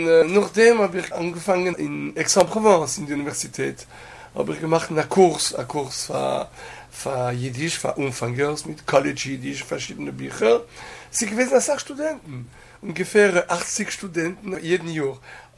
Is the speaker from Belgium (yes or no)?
yes; Antwerp, Flanders, Belgium; born there; Ich bin geboren in Antwerpen, in Belgien.